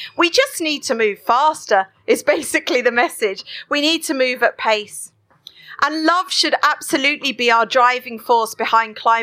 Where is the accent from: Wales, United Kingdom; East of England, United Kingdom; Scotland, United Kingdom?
East of England, United Kingdom; Southend-on-Sea; I'm from Southend-on-Sea. Yes, Essex. And actually, we live very near an island called Canvey Island that is already naturally 3 meters below sea level.